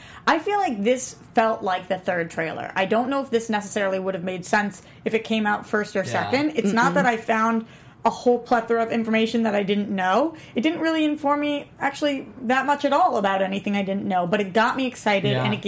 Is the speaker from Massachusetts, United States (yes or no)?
yes; Boston, Massachusetts, United States; Actually, he's in Boston, which is my hometown, so what's up, Johnny?